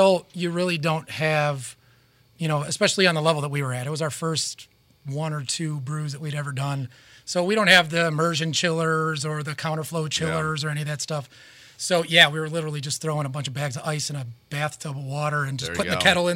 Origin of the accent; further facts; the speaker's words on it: Chicago, Illinois, United States; South side of Chicago. Yeah, we're from the Hegwisch neighborhood.